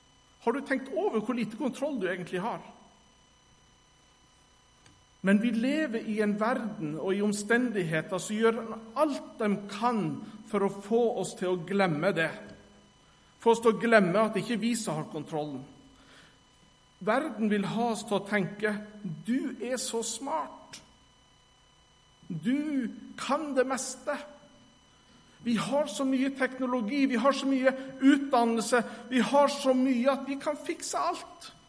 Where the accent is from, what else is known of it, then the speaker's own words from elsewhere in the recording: Sommarøy, Troms, Norway; Hjemme på Sommerøya i gamle kirker der, så pleide vi å knele av og til.